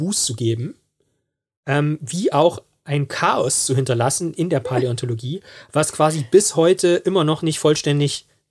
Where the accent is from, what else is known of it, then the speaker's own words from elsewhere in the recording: Erfurt, Thuringia, Germany; born there; oder auch meine Geburtsstadt Erfurt, zweitälteste deutsche Uni